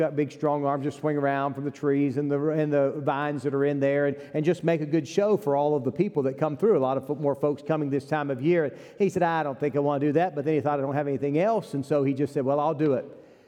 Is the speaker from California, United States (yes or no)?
no; West Virginia, United States; I'm from West Virginia